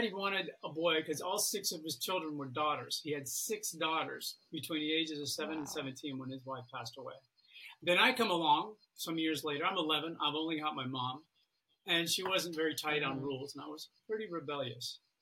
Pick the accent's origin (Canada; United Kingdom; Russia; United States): United States; Florida; But in the late 60s, early 70s, growing up in Florida, there was a lot of drugs.